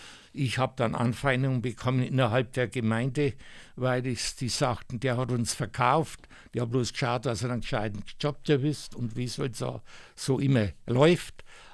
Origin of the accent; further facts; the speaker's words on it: Czechia; now in Germany; Wir sind also vertrieben worden aus dem Sudetenland, sind hier angekommen in Lauf.